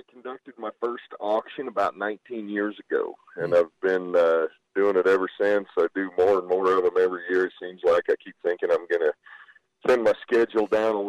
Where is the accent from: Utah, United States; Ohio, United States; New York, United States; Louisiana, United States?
Utah, United States; Manti; I grew up in Manti, actually, is my hometown